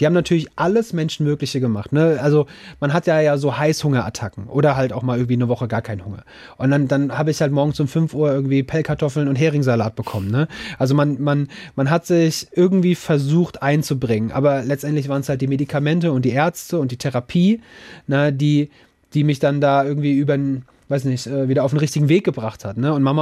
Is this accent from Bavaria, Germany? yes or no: no; Dudenhofen, Hesse, Germany; Also ich komme gebürtig aus Dudenhofen im Rottgau und bin da gerne an die Roddau gegangen